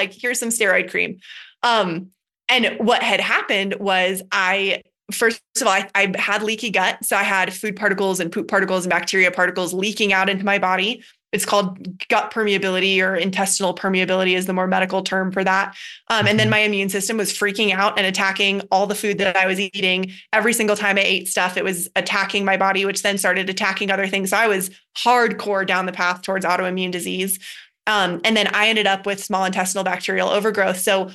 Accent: Boulder, Colorado, United States; And I grew up in Boulder, Colorado.

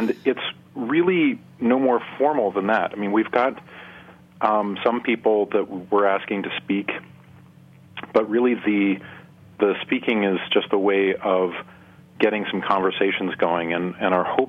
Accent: Nebraska, United States; Whether it's here in my home state of Nebraska, which has some intensely complex politics and regional divides

